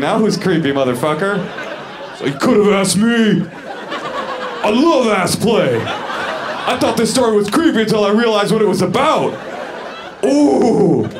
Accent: San Francisco, California, United States; I grew up in the San Francisco area, so ass play to me, I learned that in kindergarten.

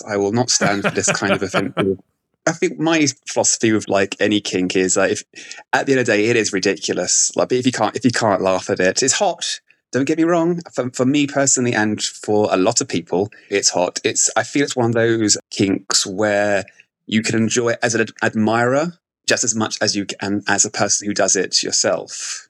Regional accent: London, United Kingdom; now in Manchester, United Kingdom; I am an adult entertainer, sex worker, and MC from the United Kingdom, born and bred in London, but currently living in Manchester.

